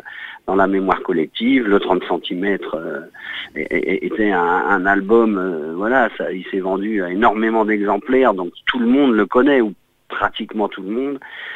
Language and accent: French; Nantes, Pays de la Loire, France; nous, en tant que Nantais, donc Nantes étant la capitale de la Bretagne